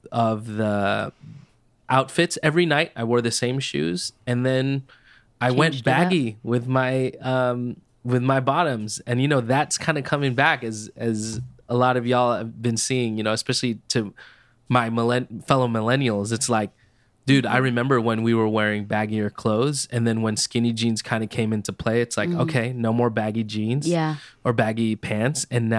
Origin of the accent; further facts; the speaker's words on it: Moreno Valley, California, United States; He's a friend from my hometown, Moreno Valley.